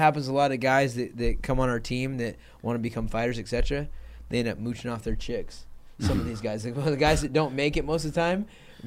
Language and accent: English; Sacramento, California, United States; also born or lived in Santa Barbara; I was born in Santa Barbara, raised in Sacramento. All California.